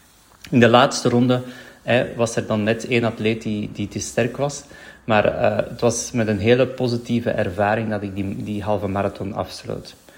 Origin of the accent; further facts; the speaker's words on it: Elewijt, Flanders, Belgium; Ik ben opgegroeid in Elewijd en ik ben lange tijd in Elewijd blijven wonen, heel mijn jeugd eigenlijk, waarna ik dan uiteindelijk verhuisd ben naar Zemst.